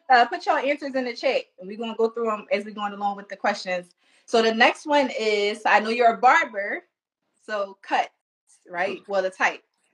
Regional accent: Philadelphia, Pennsylvania, United States; So I know Joel Embiid because I'm from Philly

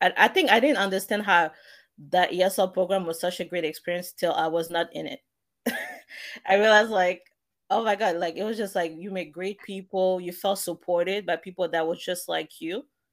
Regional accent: France; I was born and raised in France, but when people see me, they don't see a French person.

